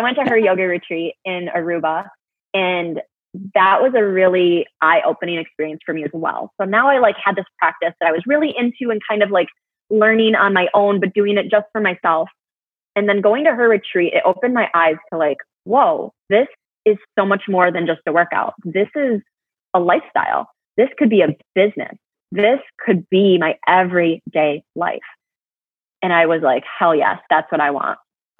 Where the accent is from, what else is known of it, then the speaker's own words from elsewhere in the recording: Michigan, United States; I'm from Michigan. So yeah, I live in West Michigan. I have born and raised in Michigan, but on the other side of the state.